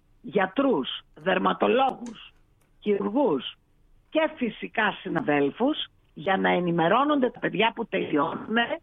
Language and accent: Greek; Macedonia, Greece; now in Ioannina, Greece; Δεν είμαι από εδώ. Δεν είμαι από εδώ. Είμαι από τη Μακεδονία.